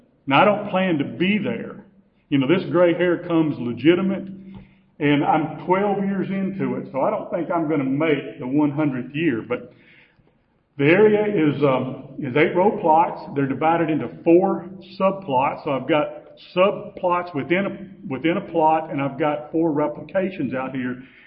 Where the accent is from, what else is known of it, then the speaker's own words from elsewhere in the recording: Illinois, United States; also born or lived in Kentucky; now in Mississippi, United States; I came to Mississippi from Illinois and out of Kentucky to work on cotton and rice